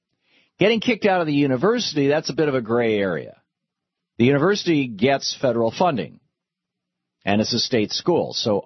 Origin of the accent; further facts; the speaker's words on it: Michigan, United States; you know, I grew up in Michigan, and sometimes in the winter the car would get stuck